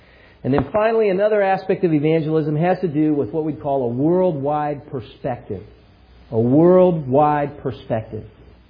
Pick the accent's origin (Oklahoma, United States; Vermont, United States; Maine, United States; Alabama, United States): Oklahoma, United States; As you know, I'm from Oklahoma. Those of you that know me, I'm from Oklahoma.